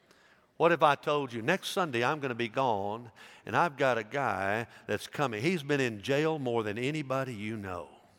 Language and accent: English; United States; Now, I say I love America. Okay, I am patriotic, but I want to say this to you. I am an American after I am a Christian, all right?